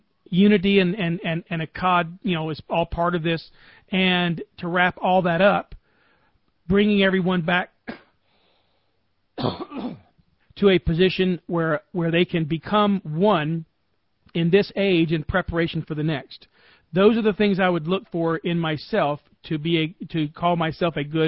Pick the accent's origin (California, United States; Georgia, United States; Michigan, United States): Georgia, United States; accent: Georgia; And in my Georgia accent, it sounds like this.